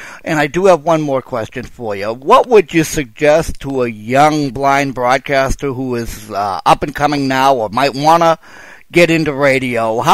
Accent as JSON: {"language": "English", "town": "Sacramento", "region": "California", "country": "United States", "said": "from Sacramento, California."}